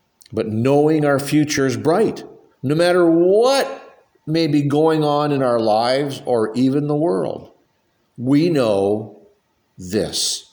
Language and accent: English; Canada; But I'm from Canada, and you know, those pasty, cold Canadians, generally we tend to love the heat.